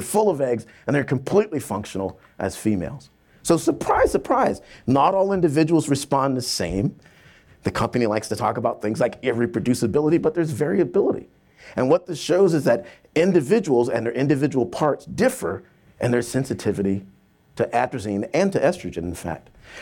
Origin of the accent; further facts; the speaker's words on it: South Carolina, United States; What's more, as I grew up in South Carolina